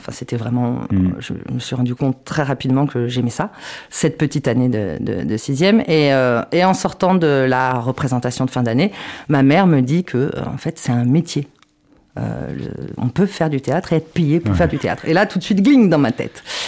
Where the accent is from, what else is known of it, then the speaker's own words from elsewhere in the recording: Trappes, Île-de-France, France; also born or lived in Versailles; Et j'ai grandi à Trappe. Mes 20 premières années, je les ai passées à Trappe. Une pure trappiste.